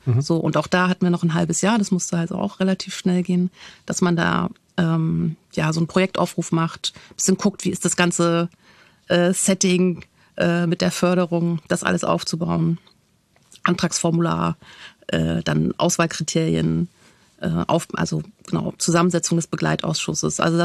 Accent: Berlin, Germany; für mich als Berlinerin

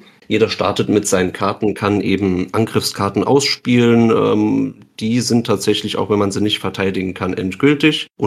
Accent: Southwest Germany, Germany; ich komme aus Südwestdeutschland, ja.

